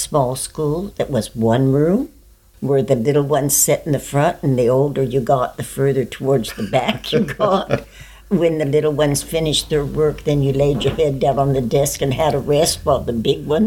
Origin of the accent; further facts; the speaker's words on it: Malden, Missouri, United States; born there; I was born September the 17th, 1939, and I was born in Malden, Missouri.